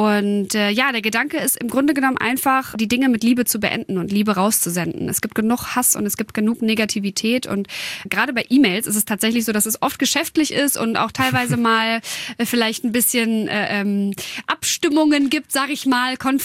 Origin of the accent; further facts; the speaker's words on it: Hanover, Lower Saxony, Germany; Ich mag Hannover total gerne. Und es ist meine Heimat.